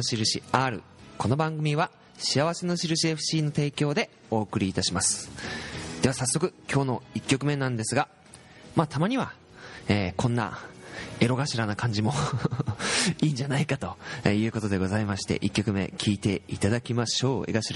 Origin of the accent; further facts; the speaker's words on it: Nagasaki, Japan; 私は長崎県五島列島出身、五島高校の出身のものですんで、